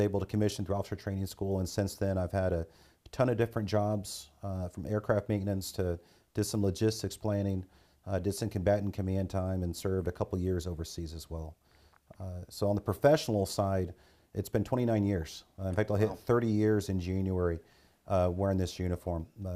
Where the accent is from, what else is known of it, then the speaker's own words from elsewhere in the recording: California, United States; So being part of the military is just something that was part of our DNA growing up in Southern California.